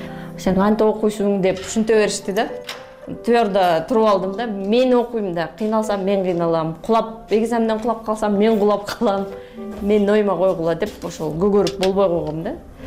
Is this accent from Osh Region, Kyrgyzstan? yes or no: no; Issyk-Kul Region, Kyrgyzstan; Мен өзүм негизи көлдө төрөлүп өскөм, жети өгүз районунда.